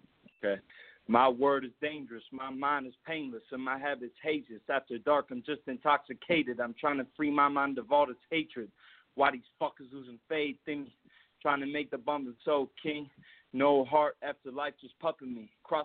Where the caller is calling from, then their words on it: Spain; Yeah, I'm calling in from Spain.